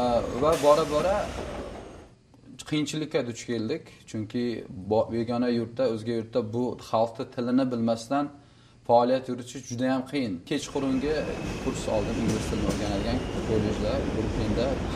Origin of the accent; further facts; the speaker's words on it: Bulungur, Samarqand Region, Uzbekistan; Asli samarqandlikman, Bulung'ur tumanidan. Oddiy ishchi oilasida tug'ilganman. Oddiy ishchi oilasida katta bo'lganman.